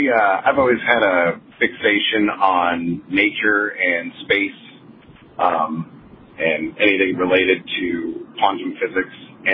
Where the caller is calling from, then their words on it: Anchorage, Alaska, United States; I'm calling in from Anchorage, Alaska.